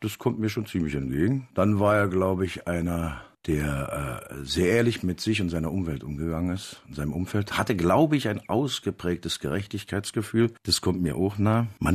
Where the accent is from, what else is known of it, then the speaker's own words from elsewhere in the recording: Berlin, Germany; Naja, ich bin richtig Ur-Berliner. Also ich bin wirklich in der Ackerstraße groß geworden.